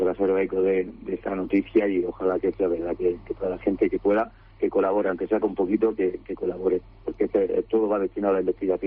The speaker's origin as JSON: {"language": "Spanish", "town": "Belicena", "region": "Andalusia", "country": "Spain", "tie": "born or raised there", "said": "que distan desde Roncesvalles en Navarra hasta mi pueblo natal en Belicena, en Granada. Siempre que lo intento hacer, siempre intento terminar allí en Granada, porque bueno, es mi tierra y es lo que quiero."}